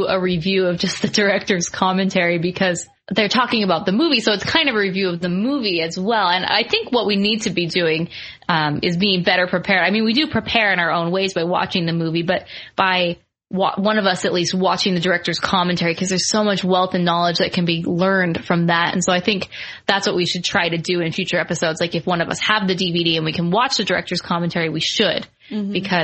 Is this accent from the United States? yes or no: no; New Zealand; the Fringe Festival project in my hometown, New Zealand